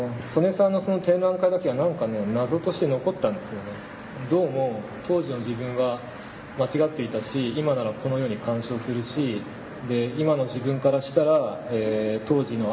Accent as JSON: {"language": "Japanese", "town": "Sapporo", "region": "Hokkaido", "country": "Japan", "also_born_or_lived": "Yokohama", "moved": "as an adult", "said": "こう札幌から上京してね、大学横浜なんですけど"}